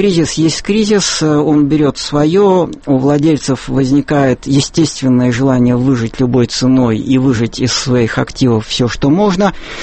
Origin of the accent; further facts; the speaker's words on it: Saint Petersburg, Russia; Ну, как петербуржец, как всякий петербуржец, я считаю, что это очень неприятная история.